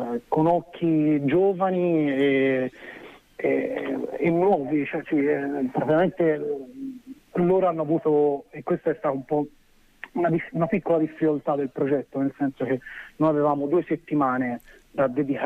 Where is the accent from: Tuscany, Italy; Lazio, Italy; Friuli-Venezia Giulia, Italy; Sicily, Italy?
Tuscany, Italy; anch'io poi in effetti non sono fiorentino ma valdarnese